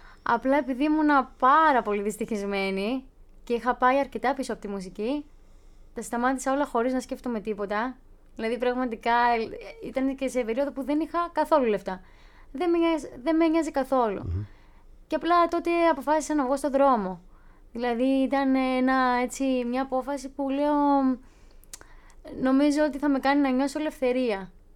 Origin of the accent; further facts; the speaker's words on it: Limassol, Limassol District, Cyprus; moved away as an adult; Στη Λεμεσό. Και στα 18 έφυγα για να έρθω να σπουδάσω μουσικολογία και κλασική κιθάρα.